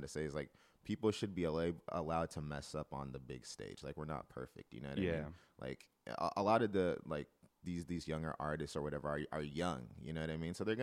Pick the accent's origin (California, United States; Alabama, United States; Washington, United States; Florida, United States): Washington, United States; Federal Way; We're not from Seattle. We're from Federal Way, you know what I mean?